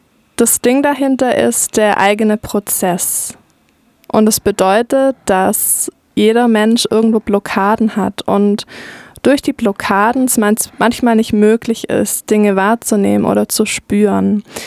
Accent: Schwäbisch Hall, Baden-Württemberg, Germany; also born or lived in Peru / Freiburg; Genau, also ich bin in Schwäbisch Hall aufgewachsen, aber habe dann ein paar Jahre woanders gewohnt, unter anderem in Peru und Freiburg und bin rumgereist.

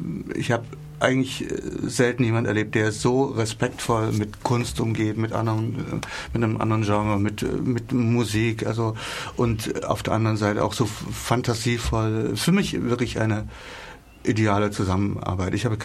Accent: Saxony, Germany; für dich als Schweizerin mag das vielleicht noch leichter sein als für mich als Sachsen. Also ich habe da noch viel mehr Probleme.

